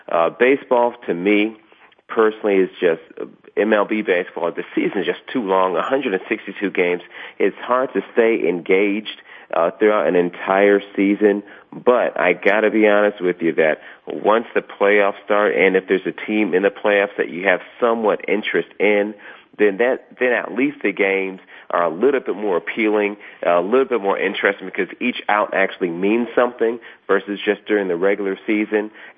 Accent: Detroit, Michigan, United States; And then my hometown boys, the Detroit Tigers, are leading 2-0.

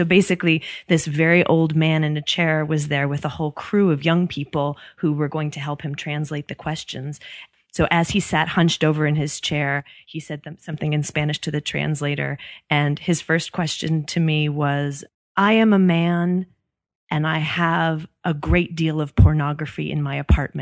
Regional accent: Netherlands; English is a second language; I mean, I come from the Netherlands

